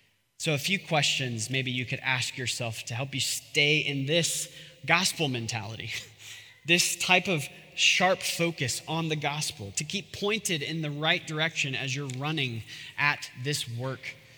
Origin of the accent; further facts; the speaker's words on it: Bakersfield, California, United States; I grew up in California, hardworking town, Bakersfield.